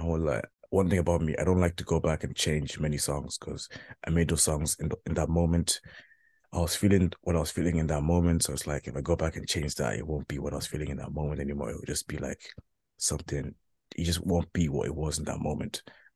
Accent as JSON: {"language": "English", "country": "Malawi", "tie": "born there", "said": "I do want to not forget my African heritage. I was born in Malawi. I am Malawian."}